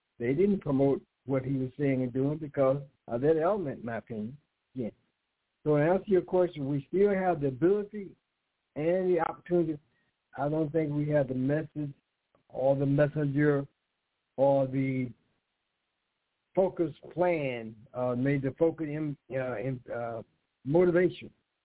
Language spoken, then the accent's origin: English; Mound Bayou, Mississippi, United States; Again, I grew up in Mount Bayou umbrella area.